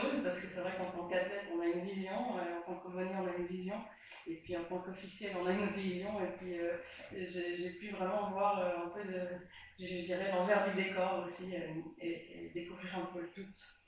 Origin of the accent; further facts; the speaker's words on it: Switzerland; je viens de Suisse, j'habite à Lausanne.